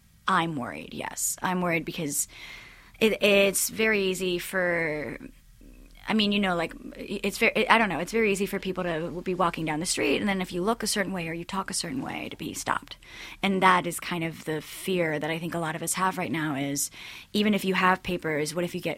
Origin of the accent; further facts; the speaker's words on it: Mexico; moved away as an adult; now in United States; I don't quite feel at home in Mexico, and I don't quite feel at hom